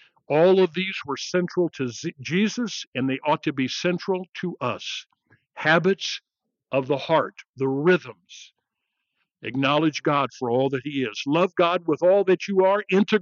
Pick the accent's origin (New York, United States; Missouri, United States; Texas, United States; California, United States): Missouri, United States; St. Louis; born there; Strangely enough, I was born in St. Louis, Missouri. Having been born in St. Louis, Missouri, and having grown up with English-speaking parents, shockingly, I speak English.